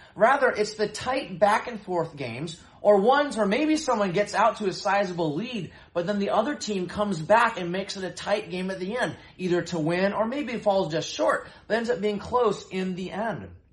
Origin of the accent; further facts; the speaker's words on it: Seattle, Washington, United States; I'm a lifelong Seattle Seahawks fan, born and raised in the Seattle area.